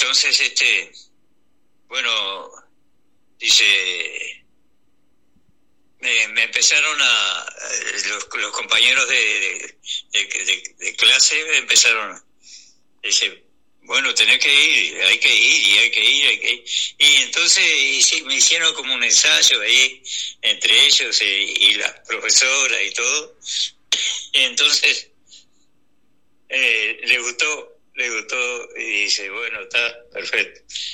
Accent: Velázquez, Rocha, Uruguay; O sea, soy oriundo de Velázquez.

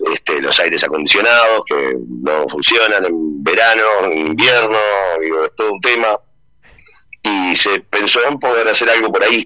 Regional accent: Montevideo, Uruguay; now in Punta del Diablo, Uruguay; somos músicos de Montevideo, allá supimos armar eventos. Yo tocaba … se llamaba mi banda de Montevideo, tocamos durante mucho tiempo, y él es el cantante de … Y bueno, y nos encontramos con que luego que yo me vine a Punta del Diablo

